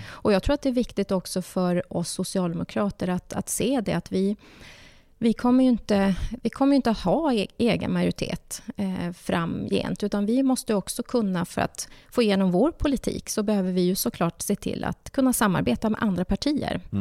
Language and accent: Swedish; Norrbotten County, Sweden; jag är uppvuxen i arbetarklass i Norrbotten.